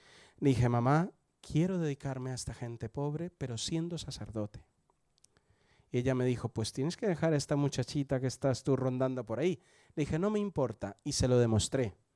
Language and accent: Spanish; Colombia; Como me veréis y por mi acento, yo nací en Colombia, tengo 48 años, soy hijo de un militar colombiano, viví en muchos sitios de Colombia y en el extranjero pudimos vivir por el trabajo de él.